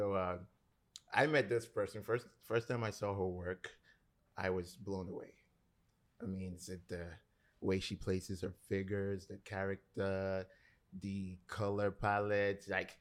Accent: Nigeria; So yeah, I'm still Nigerian, but yeah, okay. I just haven't been to the village.

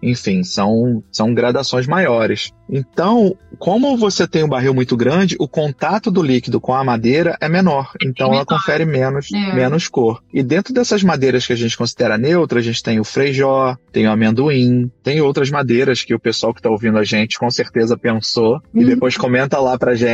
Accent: Rio de Janeiro, Brazil; sou do Rio de Janeiro.

